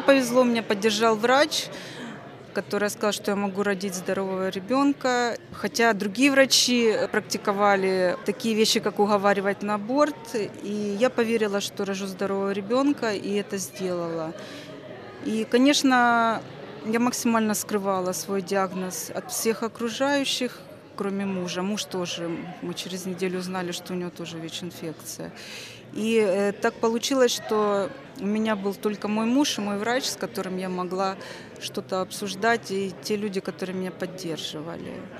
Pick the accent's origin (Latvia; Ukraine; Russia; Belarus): Ukraine; Donetsk, Donetsk Oblast; Я из Донецка. Донецкая область сейчас охвачена военным конфликтом.